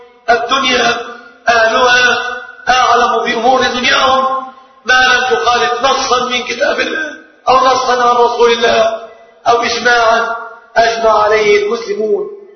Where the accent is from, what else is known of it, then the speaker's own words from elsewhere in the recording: Egypt; بلادنا مصر